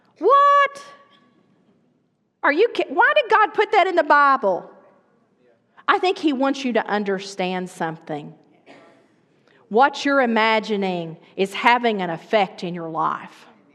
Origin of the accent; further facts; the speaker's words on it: Arkansas, United States; We're from Arkansas, we get that.